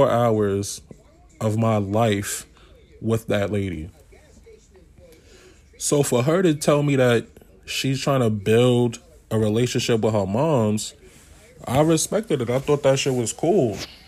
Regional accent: Queens, New York, United States; So I tell the nigga, I'm from Southside, Queens, bro.

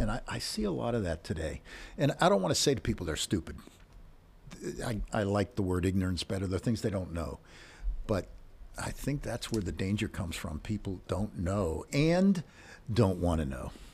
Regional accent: Pittsburgh, Pennsylvania, United States; When I was a kid, I grew up in Pittsburgh. Pittsburgh was a hotbed.

